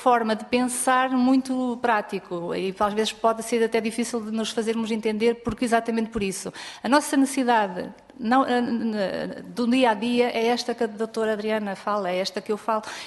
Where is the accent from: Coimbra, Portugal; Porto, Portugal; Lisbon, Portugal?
Coimbra, Portugal; Condeixa; eu sou de Condeixa